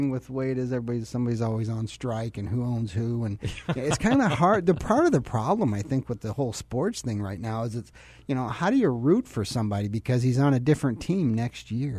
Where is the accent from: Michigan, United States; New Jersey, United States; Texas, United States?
Michigan, United States; In Michigan.